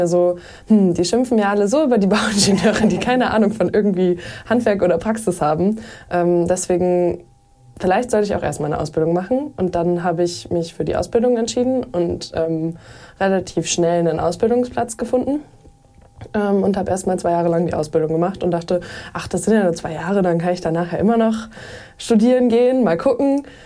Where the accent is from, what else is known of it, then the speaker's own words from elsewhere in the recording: Löningen, Lower Saxony, Germany; born there; Gebürtig bin ich aus Löning. Das liegt zwischen Oldenburg und Osnabrück.